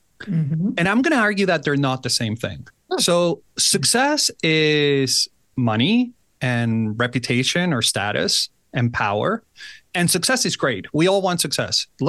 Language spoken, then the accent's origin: English; Caracas, Capital District, Venezuela; moved away; I was born and raised in Caracas, Venezuela. And it's a place that unfortunately fell into anarchy and there was a lot of violence.